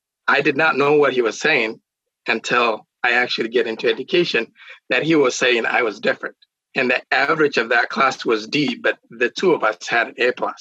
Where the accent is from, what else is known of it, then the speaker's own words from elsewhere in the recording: Kenya; now in United States; I grew up in Kenya.